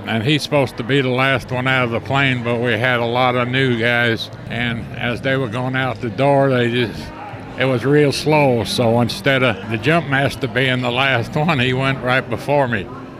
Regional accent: New York City, New York, United States; born there; I lived in New York. I was born in New York, and I used to go to Yankee Stadium at Old Ebbets Field all the time.

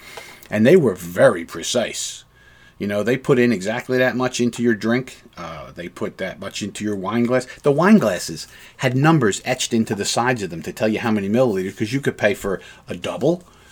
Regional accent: New Jersey, United States; We're from America, you know, from New Jersey, of all places, and we're here enjoying Scotland.

